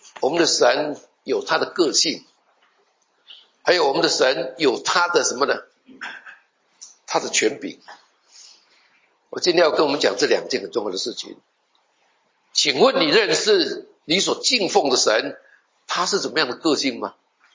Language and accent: Chinese; Taiwan; 因为我是台湾人，可以骂台湾人。